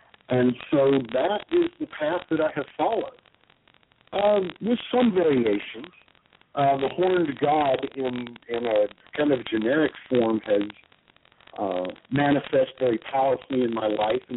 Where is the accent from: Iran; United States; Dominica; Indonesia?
United States; the South; And I was raised in the South, in those last vestiges of the Southern Irish Celtic immigrants